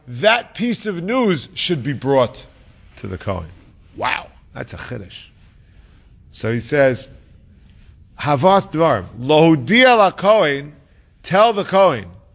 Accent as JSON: {"language": "English", "town": "Manhattan", "region": "New York", "country": "United States", "tie": "born or raised there", "said": "I grew up in Manhattan, I lived four blocks away, and I came late to school every single day."}